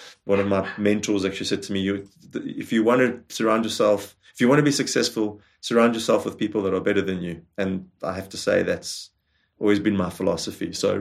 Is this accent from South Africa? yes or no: yes; South Africa; You know, I was this guy from South Africa.